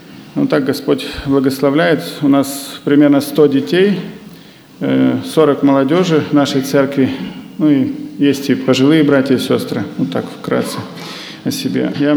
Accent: Novokuznetsk, Kemerovo Oblast, Russia; now in Germany; я приехал из Германии. Мы вообще родом с Сибири, Новокузнецк город. В 1983 году мы с родителями переехали на постоянное место жительства в Германию, ну и с тех пор там живу.

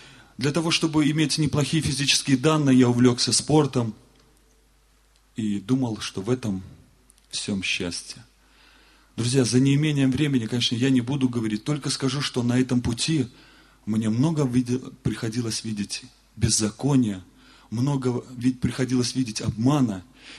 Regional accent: Azerbaijan; now in Belarus; сам живу я в Белоруссии, но сам я родом из Азербайджана. И национальность моя наполовину. Я наполовину азербайджанец, наполовину белорус.

